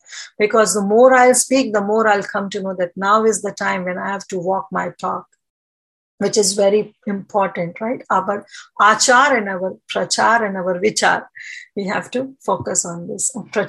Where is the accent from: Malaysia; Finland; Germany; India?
India; Delhi; I'm also from Delhi.